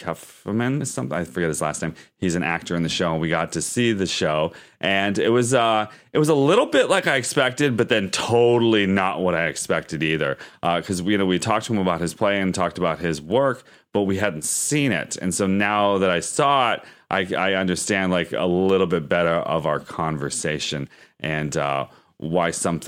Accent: Pennsylvania, United States; Now, the weird thing about this to me is I'm from Pennsylvania, actually not too far from where, you know, Punxsutawney Phil is from, the groundhog.

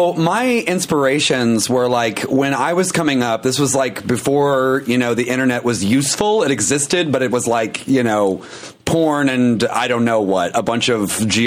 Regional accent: Harriman, Tennessee, United States; I tell people I'm from Knoxville, but where I'm originally from is Harriman, Tennessee / Midtown / Kingston, which we generally all refer to as Roane County.

